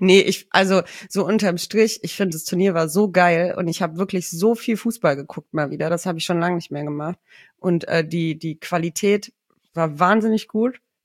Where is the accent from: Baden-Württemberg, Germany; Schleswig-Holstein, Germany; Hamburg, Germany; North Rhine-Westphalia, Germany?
Baden-Württemberg, Germany; Ich bin ja auch aus Schwaben.